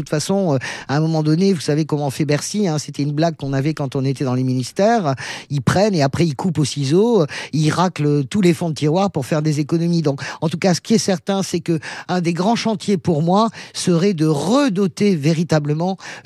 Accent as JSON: {"language": "French", "town": "Argelès-Gazost", "region": "Occitanie", "country": "France", "said": "je suis d'Argelès-Gazote, mais j'aime beaucoup les Toye, hein, voyez ce que je veux dire. Mais je le dis, je suis quand même du Lavedan"}